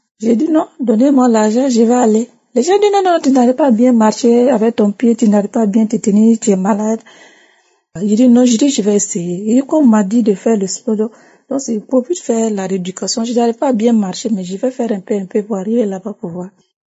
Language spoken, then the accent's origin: French; Burkina Faso; de l'émission Kangoka. Je suis une Burkinabé vivant au Burkina Faso.